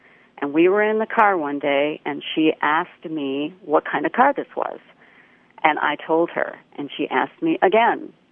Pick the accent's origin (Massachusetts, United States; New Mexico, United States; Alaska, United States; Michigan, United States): Michigan, United States; Kalamazoo; Yes, I grew up in Kalamazoo.